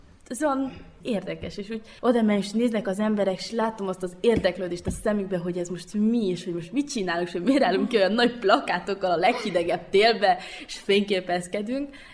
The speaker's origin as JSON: {"language": "Hungarian", "town": "Deva", "region": "Hunedoara County", "country": "Romania", "lives_now": "Cluj-Napoca, Romania", "said": "Én Dévváról vagyok"}